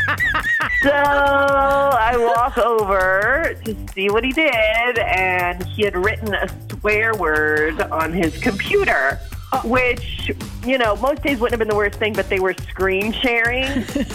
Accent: Madison, Wisconsin, United States; I'm from Madison.

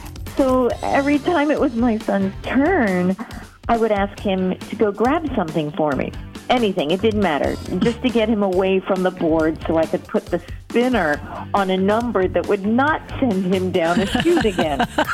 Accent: Madison, United States; I'm from Madison.

